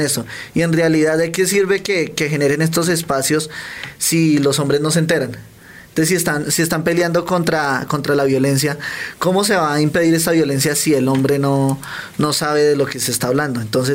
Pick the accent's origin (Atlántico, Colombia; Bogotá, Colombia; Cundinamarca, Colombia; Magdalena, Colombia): Cundinamarca, Colombia; Fusagasugá; Yo pues vengo de Fusagasugá, Cundinamarca